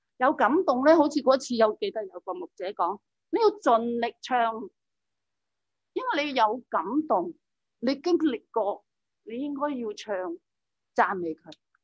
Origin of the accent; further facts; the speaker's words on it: Hong Kong; 用我们香港人睇都几化学喎